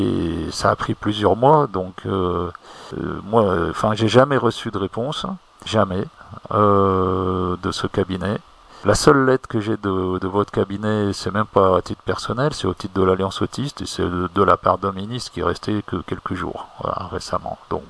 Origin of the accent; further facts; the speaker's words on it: France; moved away; Moi, je suis français, même si je vis plus en France, je suis français.